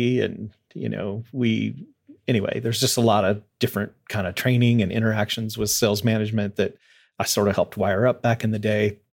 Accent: Louisville, Kentucky, United States; I grew up mostly in Louisville, moved there when I was pretty young. And so that's where all my family and friends are.

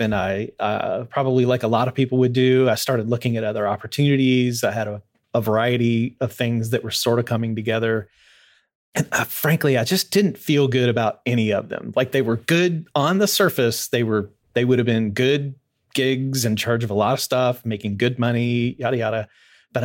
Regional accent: Louisville, Kentucky, United States; I grew up mostly in Louisville, moved there when I was pretty young. And so that's where all my family and friends are.

